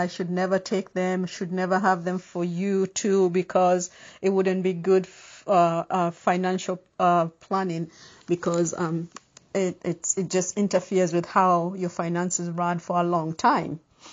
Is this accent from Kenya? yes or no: yes; Kenya; I'm from Kenya originally.